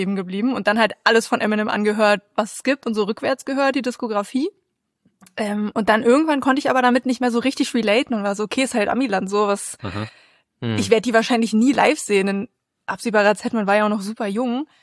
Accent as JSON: {"language": "German", "region": "Brandenburg", "country": "Germany", "said": "Und ich kam halt, oder ich komme aus Brandenburg. Das heißt, Berlin war nicht so weit weg."}